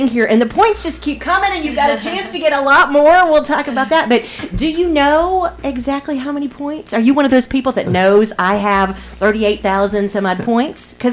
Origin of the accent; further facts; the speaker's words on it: Atlanta, Georgia, United States; Obviously, I'm a Bama gal. I grew up in Atlanta, like we were talking about, but I did graduate from Tuscaloosa.